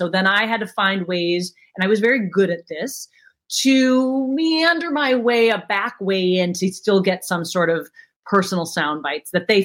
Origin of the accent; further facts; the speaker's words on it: Minnesota, United States; No, you know, so I grew up in Minnesota, and my dad produced all the rock concerts that came to town.